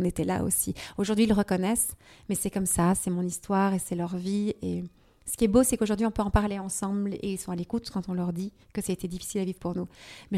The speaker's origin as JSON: {"language": "French", "country": "Belgium", "tie": "born or raised there", "said": "Oui, j'ai grandi en Belgique, dans un quartier. Donc, en fait, mes parents viennent tous les deux de familles assez bourgeoises belges."}